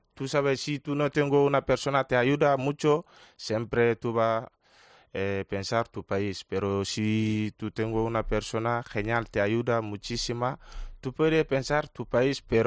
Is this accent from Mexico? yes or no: no; Gambia; Spanish is a second language; antes yo estaba pequeñito de Gambia